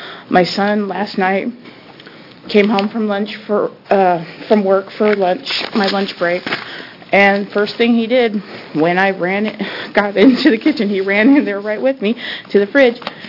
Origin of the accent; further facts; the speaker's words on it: Oregon, United States; I'm from Southern Oregon.